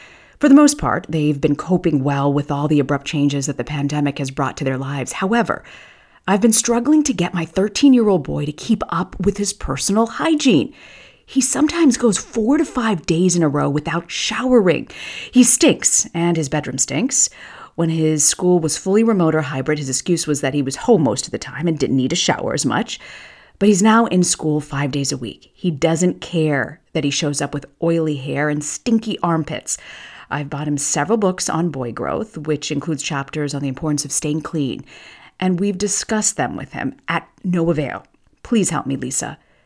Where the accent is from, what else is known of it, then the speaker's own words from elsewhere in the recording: Tampa, Florida, United States; up in Tampa, almost two decades since we've been here, and it's just so awesome. I'm so excited for my hometown.